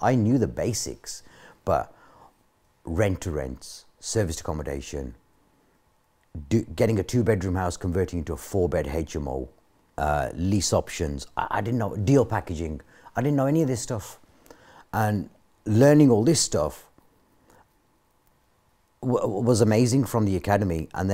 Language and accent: English; Wolverhampton, West Midlands, United Kingdom; Wolverhampton.